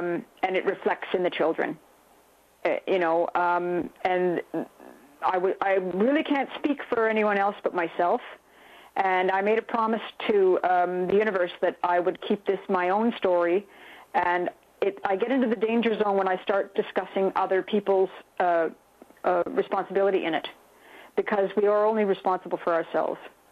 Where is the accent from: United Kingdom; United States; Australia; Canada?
Canada; People are absolutely shocked in Canada, in my home country.